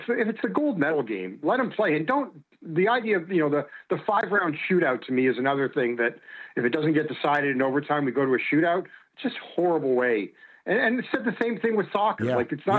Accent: Toronto, Ontario, Canada; also born or lived in Montreal, Canada; now in United States; So I was born in Montreal, raised in Toronto. I grew up a Canadiens fan, but I've lived in the U.S. longer than I lived in Canada.

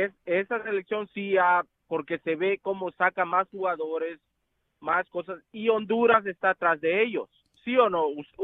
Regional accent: Mexico; now in United States; Yo soy mexicano, pero a mí me gusta el fútbol centroamericano. ¿Por qué? Porque yo vivo aquí en la Florida

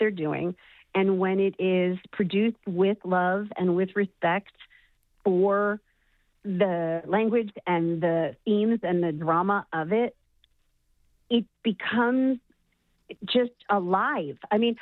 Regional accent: Chicago, Illinois, United States; And I'm actually from Chicago

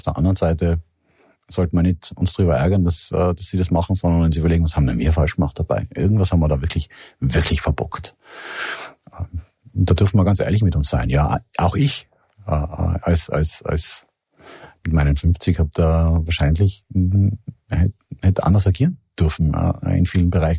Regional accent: Innsbruck, Tyrol, Austria; ich bin in Innsbruck in Tirol aufgewachsen und geboren.

